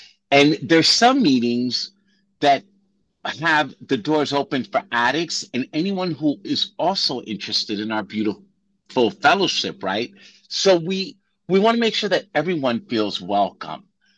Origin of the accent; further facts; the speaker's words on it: New York, United States; I remember walking in New York City, I'm from New York, and just people like crossing the street, getting away from me.